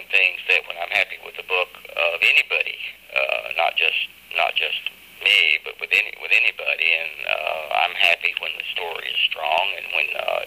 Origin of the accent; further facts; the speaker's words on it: the South, United States; in Southern schools back in when I was growing up in Southern public schools